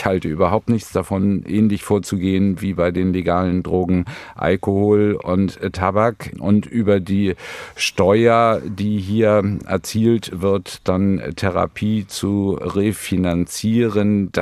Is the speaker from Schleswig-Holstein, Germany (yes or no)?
no; Hamburg, Germany; ich bin Hamburger, ich bin Norddeutscher